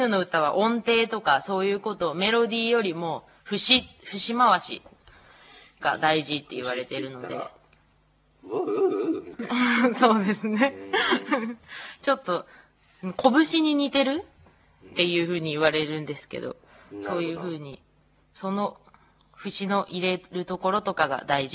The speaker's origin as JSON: {"language": "Japanese", "town": "Nibutani", "region": "Hokkaido", "country": "Japan", "tie": "born or raised there", "said": "私は猿川筋の子孫で二豚にで生まれ育った"}